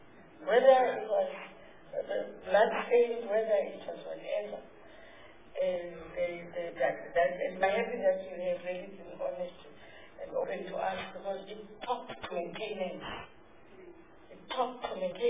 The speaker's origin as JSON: {"language": "English", "region": "Eastern Cape", "country": "South Africa", "said": "You will know better in the Northern Cape. I'm from the Eastern Cape."}